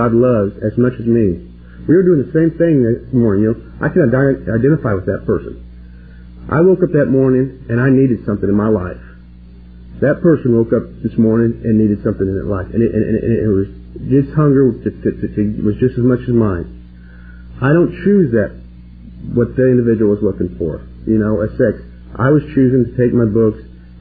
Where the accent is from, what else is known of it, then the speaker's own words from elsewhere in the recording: Oklahoma, United States; I told this person that I'm a heterosexual from Oklahoma, and I'm going to go on down the road.